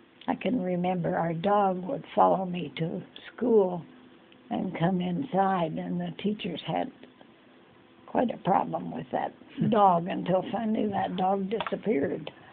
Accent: Bremerton, Washington, United States; born there; I was born in Bremerton. My mother was born in Bremerton. My grandmother homesteaded in Bremerton.

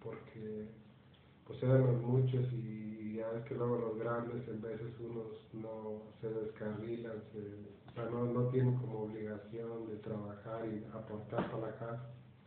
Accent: Ciudad Mante, Tamaulipas, Mexico; Yo crecí en México, allí en el pueblo, en la ciudad donde vive mi mamá, se llama Ciudad Mante. Y ahí crecí

